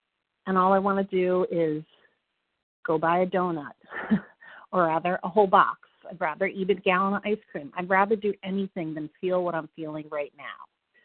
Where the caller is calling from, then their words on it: Virginia, United States; I'm calling in from Virginia